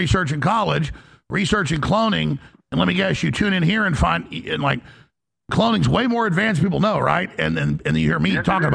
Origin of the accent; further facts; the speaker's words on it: Texas, United States; because I'm a Texan and I got family all the state